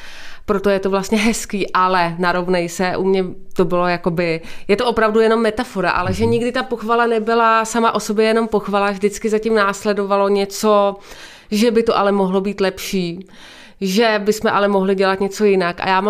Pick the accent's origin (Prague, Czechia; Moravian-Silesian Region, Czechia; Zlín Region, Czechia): Prague, Czechia; třicátník, městský typ člověka nebo ženy. Narodila jsem se v Praze, vyrůstám v Praze